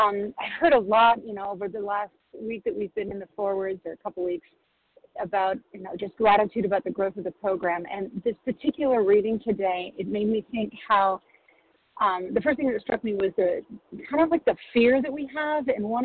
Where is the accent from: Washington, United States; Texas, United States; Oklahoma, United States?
Washington, United States; I'm from Washington State.